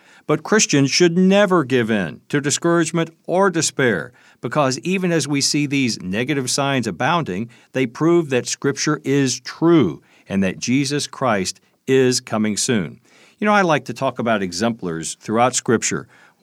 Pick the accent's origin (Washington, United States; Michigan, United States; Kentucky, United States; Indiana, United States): Kentucky, United States; in Kentucky, my home state